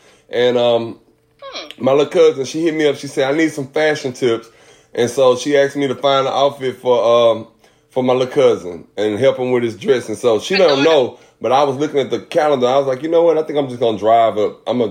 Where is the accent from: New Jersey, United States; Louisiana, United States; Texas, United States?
Texas, United States; Houston; I'm from Houston, Texas. Graduated from Jones High School.